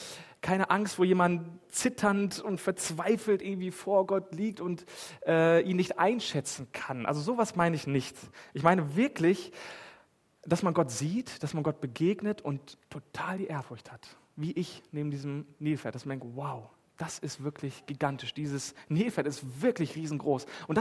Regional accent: Wassel, Lower Saxony, Germany; In meinem Heimatdorf, wo ich herkomme, aus Wassel, da gab es jedes Jahr ein Krippenspiel.

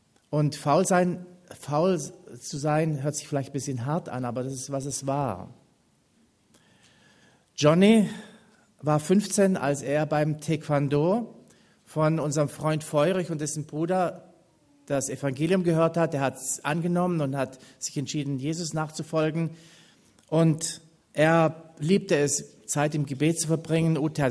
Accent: Baden-Württemberg, Germany; Und ich bin auf dem Bauernhof aufgewachsen im Schwarzwald, wie Ute ja schon gesagt hat. Und für uns war Arbeiten immer ein Ausdruck von unserem Glauben.

